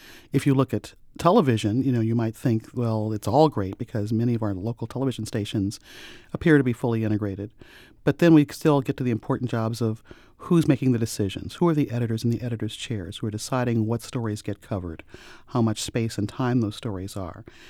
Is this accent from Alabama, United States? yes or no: no; St. Louis, Missouri, United States; But again, I'm from St. Louis. I have a lot of pride in my city.